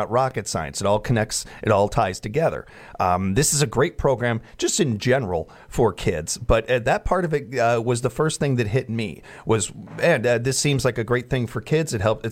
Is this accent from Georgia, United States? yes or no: no; Chicago, Illinois, United States; when I was a kid, growing up in South Chicago